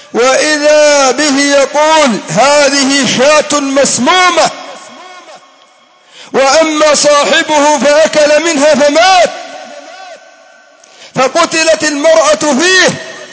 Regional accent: Yemen; وأما الحال عندنا في اليمن لما كان الأمن ضعيفا والسواحل مفتوحة

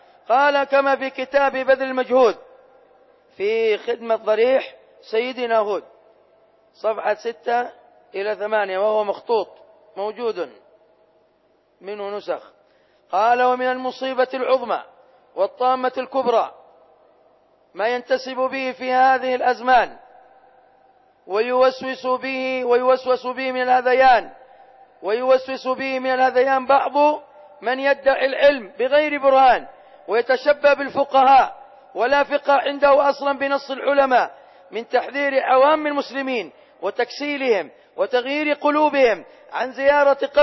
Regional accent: Hadhramaut, Yemen; عندنا في حضرموت

